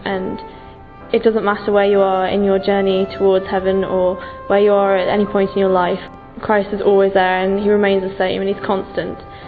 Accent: England, United Kingdom; I'm 19. I'm from England.

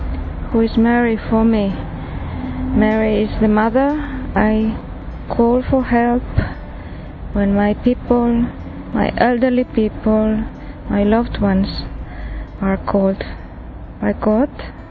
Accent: Spain; now in London, United Kingdom; I come from Spain, and I've been in London for a few years already now.

